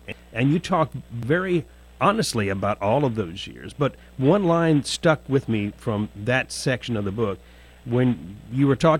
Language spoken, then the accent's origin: English; Daytona Beach, Florida, United States; growing up in Daytona Beach, Florida, where I and a lot of my friends were surfers as well